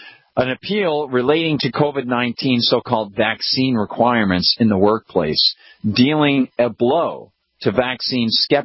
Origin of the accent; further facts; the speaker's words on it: New Jersey, United States; The case focused on four New Jersey nurses, I'm from Jersey, who filed a lawsuit